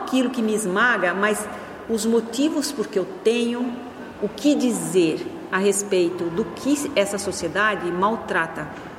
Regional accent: Brazil; E tudo isso é ser, é como a gente é brasileiro.

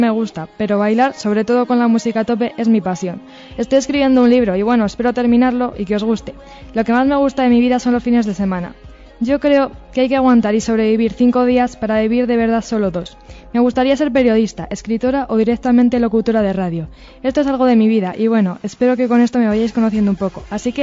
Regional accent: Nájera, La Rioja, Spain; yo tengo 14 años y este es mi primer año en el Instituto Villegas. Y bueno, soy de Nájera de toda la vida de Dios.

